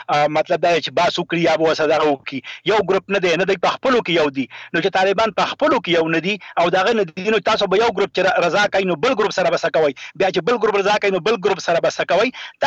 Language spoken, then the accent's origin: Pashto; Afghanistan; زما افغانستان سره ډیره مینه لرم. زه خپل ملک بولم، زه به کی بی کی کی یم، خو زه افغان یم او زه پښتون یم.